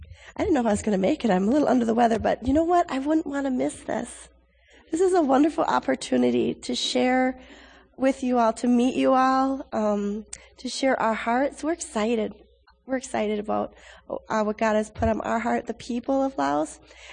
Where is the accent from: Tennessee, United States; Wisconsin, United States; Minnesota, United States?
Minnesota, United States; Twin Cities; I'm from the Twin Cities.